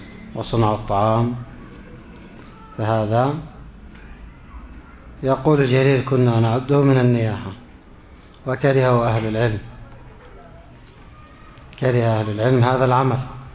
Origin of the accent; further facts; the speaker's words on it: Yemen; مضغ شجرة القات عندنا في اليمن